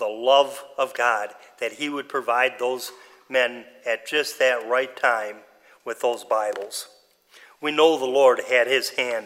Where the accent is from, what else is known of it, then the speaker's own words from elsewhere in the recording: St. Paul, Minnesota, United States; I grew up outside Minneapolis in St. Paul, so I got lost many times in Minneapolis.